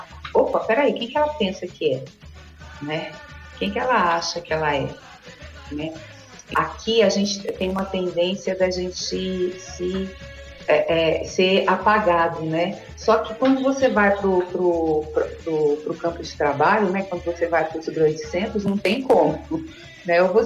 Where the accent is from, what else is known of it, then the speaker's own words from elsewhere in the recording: Paraná, Brazil; born there; Porque a negritude aqui no Paraná, principalmente, onde eu nasci, né, ela é negada